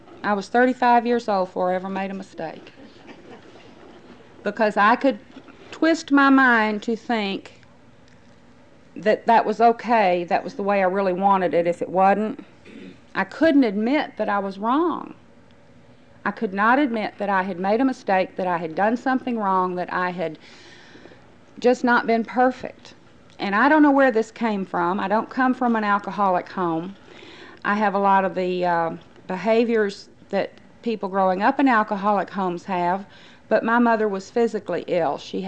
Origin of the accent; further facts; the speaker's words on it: Fort Smith, Arkansas, United States; I grew up in Fort Smith, Arkansas, in the mountains, and it's beautiful.